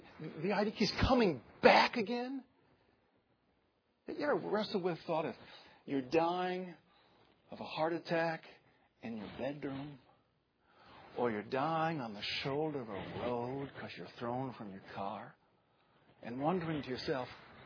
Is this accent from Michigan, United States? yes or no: yes; Holland, Michigan, United States; I'm from Holland, Michigan.